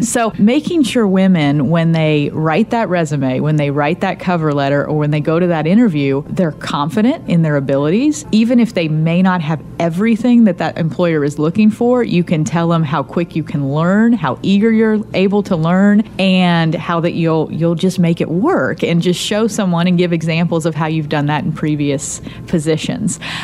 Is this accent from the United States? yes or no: yes; Daleville, Indiana, United States; moved away as an adult; also born or lived in Little Rock, Arkansas; is a native from Indiana. I grew up near Muncie, Indiana, actually a very small town called Daleville. But then I went away. I moved to Arkansas when I was 18.